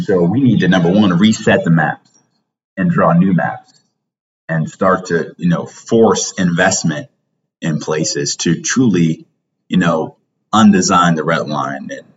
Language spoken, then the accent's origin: English; Cleveland, Ohio, United States; You know, as a kid growing up in Mount Pleasant, I didn't go to the West Side Market until I was a junior in high school, right?